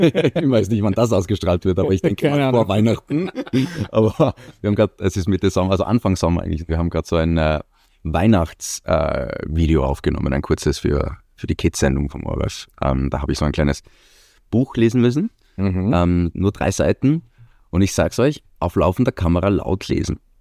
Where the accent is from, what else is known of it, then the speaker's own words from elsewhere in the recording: Iceland; German is a second language; ich komme aus Island und ich kenne die deutschen Titel nicht